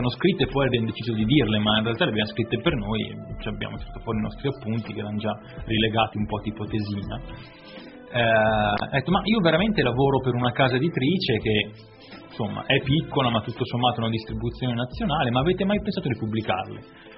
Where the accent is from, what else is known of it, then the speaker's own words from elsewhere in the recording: Varese, Lombardy, Italy; poi noi sono di Varese, quindi nella provincia, nella regione